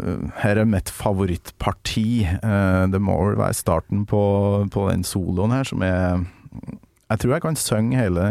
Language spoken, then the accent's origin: Norwegian; Kolvereid, Trøndelag, Norway; Jeg lurer på om dere har vært innom heimbygda mi, Kolvereid.